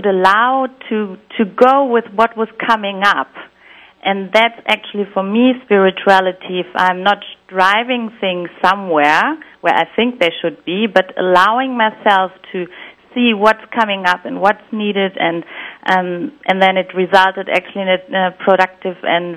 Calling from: Frankfurt, Hesse, Germany; I'm calling in from Frankfurt in Germany.

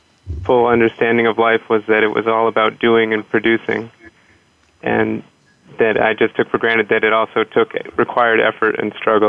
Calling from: New York City, New York, United States; I'm calling in from New York City.

